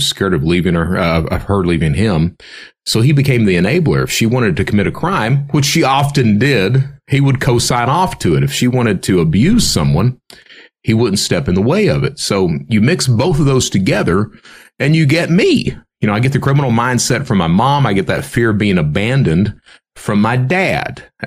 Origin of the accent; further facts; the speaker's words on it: Hazard, Kentucky, United States; I'm from Hazard, Kentucky. So if you've seen those floods on CNN and things like that, that epicenter is my hometown.